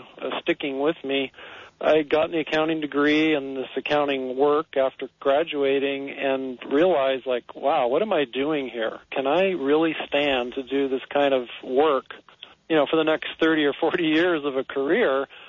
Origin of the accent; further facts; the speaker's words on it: San Jose, California, United States; Well, I grew up in, born and raised in San Jose. Just over the hill from Santa Cruz.